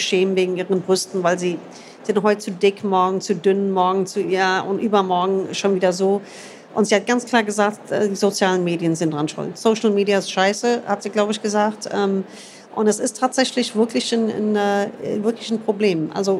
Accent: United States; Aber also ich bin in den USA groß geworden und dort haben wir in der 6. Klasse alle Organe schon mit lateinischen Namen gelernt

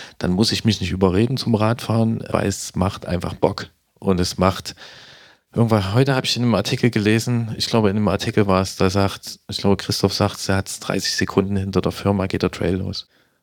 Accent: Leipzig, Saxony, Germany; Ich komme aus Leipzig und also ich lebe gerne in Leipzig

